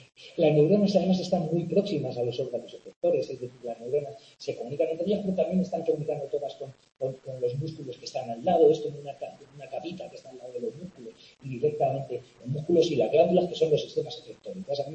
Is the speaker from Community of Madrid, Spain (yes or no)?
yes; Community of Madrid, Spain; Me sale un acento gallego, no sé por qué. Pero me sale por ahí, así. Que me gusta Galicia, pero vamos, no, soy madrileño